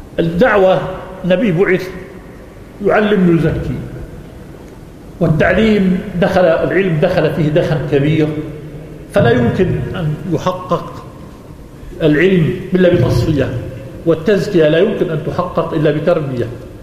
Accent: Jordan; في عدة أماكن في بلدنا الأردن المحروس

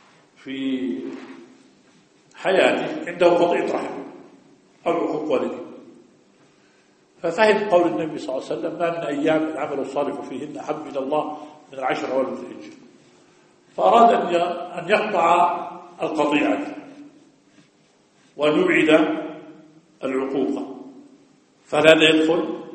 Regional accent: Jordan; واحد منهم عندنا في الأردن صاحب رسالة دكتوراه

